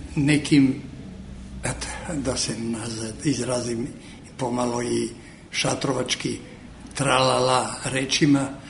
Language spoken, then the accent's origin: Serbian; Southern and Eastern Serbia, Serbia; a moj zavičaj se zove Lužnica